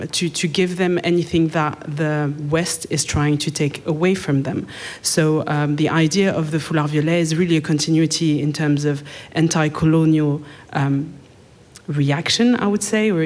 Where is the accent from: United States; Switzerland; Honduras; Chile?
Switzerland; Romandy; also born or lived in Zurich; I come from the French side of Switzerland. Let's just say it's a completely different country, I would guess. I used to live in Zurich, but I've never seen this place. I don't speak German because I refuse to.